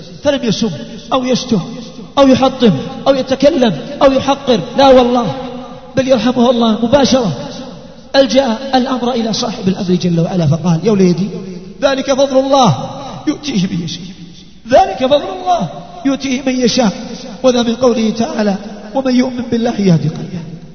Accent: Buraidah, Al-Qassim, Saudi Arabia; في جعل درس عندنا في بريدة

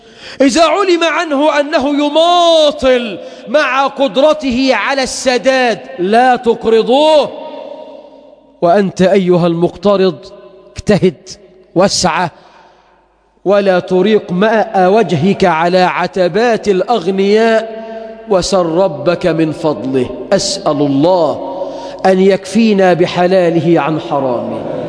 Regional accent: Egypt

